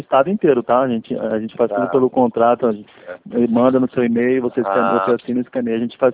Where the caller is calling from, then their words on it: Campo Grande, Mato Grosso do Sul, Brazil; Campo Grande, Mato Grosso do Sul.